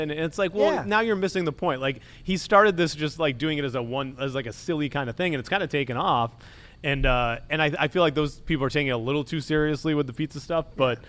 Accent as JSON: {"language": "English", "town": "Boston", "region": "Massachusetts", "country": "United States", "tie": "born or raised there", "said": "I grew up in Boston, so I've been following him since he started the company."}